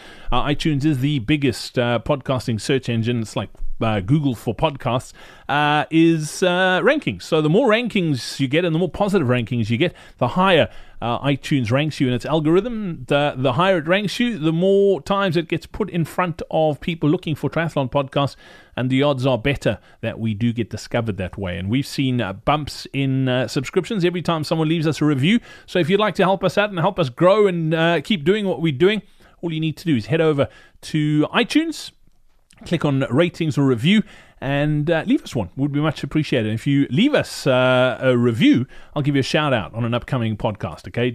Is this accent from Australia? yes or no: yes; Australia; Obviously, being an Aussie, Australia is very much like South Africa. We are hugely sporting nations.